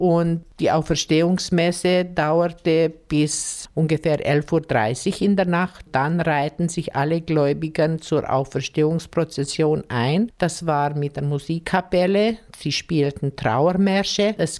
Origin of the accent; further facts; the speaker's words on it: Bogarosch, Timiș County, Romania; Bei uns in Bogaros gab es weder das Eiertixen noch die Mädelspritze.